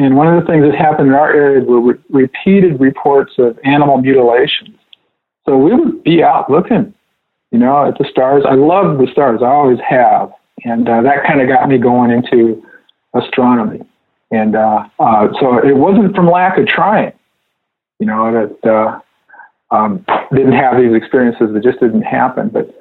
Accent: Iowa, United States; When I was growing up in Western Iowa

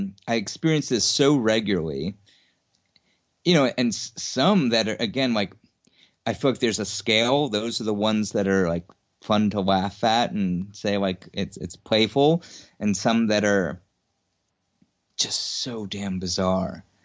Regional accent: New York City, New York, United States; so I grew up in Queens, New York

